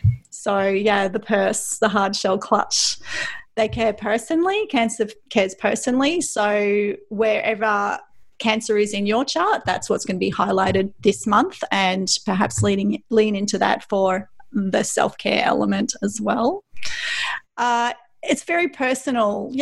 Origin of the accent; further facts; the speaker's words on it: Australia; And because I'm Australian, I always think